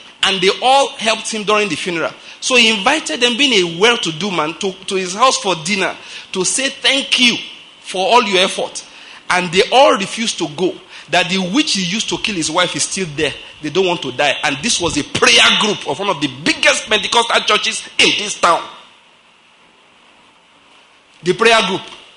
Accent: Nigeria; you know, I'm a Nigerian. I'm a black man.

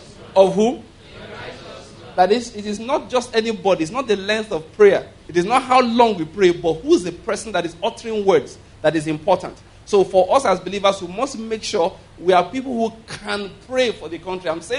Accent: Nigeria; Assuming I don't know anybody there, I don't live there, but because I'm a Nigerian, I'm so connected what is going on there.

